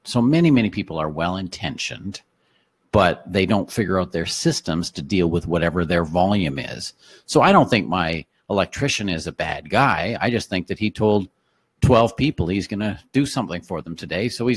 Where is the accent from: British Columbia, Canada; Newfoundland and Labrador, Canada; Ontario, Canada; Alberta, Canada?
Ontario, Canada; Woodstock; So I grew up in Woodstock, Ontario, just down the road here.